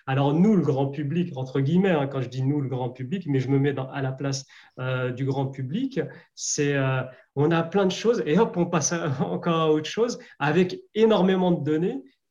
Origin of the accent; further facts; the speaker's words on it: France; en tant que Français et Européens